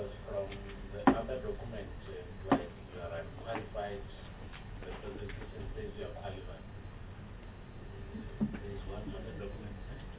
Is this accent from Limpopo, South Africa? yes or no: yes; Limpopo, South Africa; because I'm from Bembe District